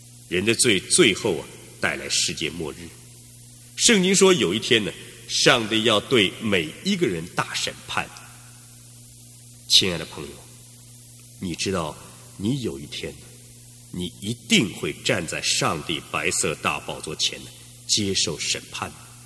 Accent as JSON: {"language": "Chinese", "country": "China", "said": "我们中国人说呢，这是大逆不道，要遭天责。"}